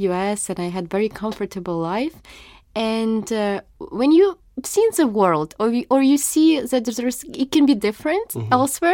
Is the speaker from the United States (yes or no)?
yes; United States; now in Ukraine; I'm American-Ukrainian, and like I work still, have my business in US, but I'm currently in Ukraine physically